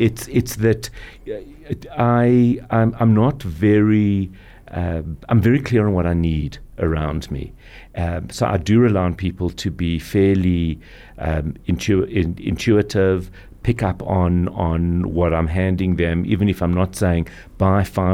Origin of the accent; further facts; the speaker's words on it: Johannesburg, Gauteng, South Africa; So I grew up in Johannesburg three siblings, four of us. Grew up in Johannesburg, always observant, religious, which is quite unusual back then, but wasn't really so trendy. Went to Yeshiva College, then went on to Wits, where I studied.